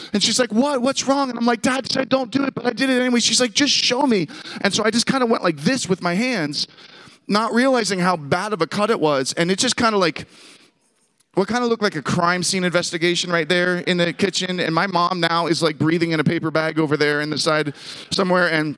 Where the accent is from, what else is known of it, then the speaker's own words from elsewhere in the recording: Pittsburgh, Pennsylvania, United States; So I grew up in Pittsburgh. That's where we're living again. I grew up in Pittsburgh, two older sisters, baby of the family.